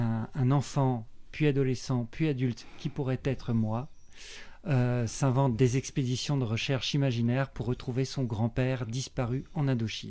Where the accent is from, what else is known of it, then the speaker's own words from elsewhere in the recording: Mulhouse, Grand Est, France; also born or lived in Strasbourg; Je viens de Strasbourg, je suis originaire de Mulhouse, ce qu'on apprendra un petit peu dans le spectacle. Voilà, c'est la petite ville industrielle suisse au départ, qui est au sud de l'Alsace, donc dans le Haut-Rhin